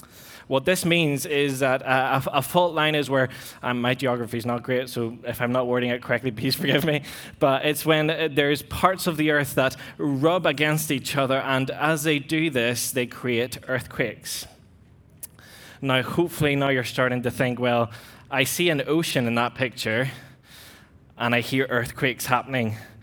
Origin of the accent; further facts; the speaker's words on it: Ilo, Moquegua, Peru; I grew up as a missionary kid in South America, and I had the blessing of growing up in a small port town called Ilo